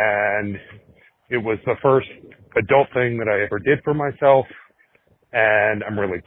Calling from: Tucson, Arizona, United States; I'm calling from Tucson, Arizona

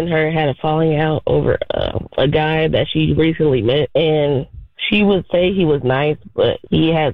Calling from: Atlanta, Georgia, United States; I'm 26. I'm from Atlanta, and I've really just been struggling trying to find a friend.

